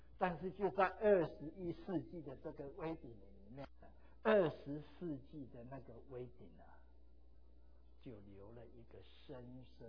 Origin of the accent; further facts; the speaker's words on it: China; 我们中国人也跟犹太人又是有很多相像的地方。